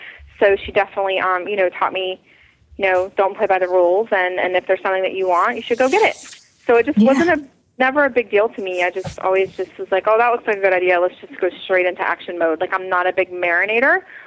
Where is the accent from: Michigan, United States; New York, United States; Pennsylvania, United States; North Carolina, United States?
North Carolina, United States; Wilmington; I'm from Wilmington, North Carolina.